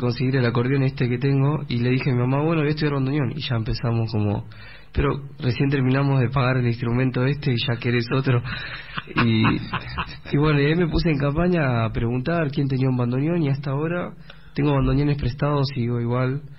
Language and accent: Spanish; Buenos Aires, Argentina; yo me siento identificado con el tango, por ahí porque soy porteño